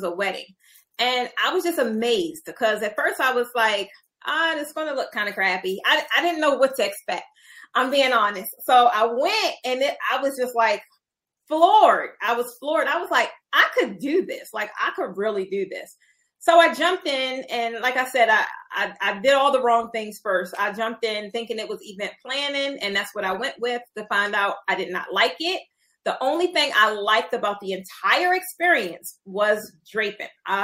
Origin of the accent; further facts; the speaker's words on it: Baltimore, Maryland, United States; I'm originally from Baltimore.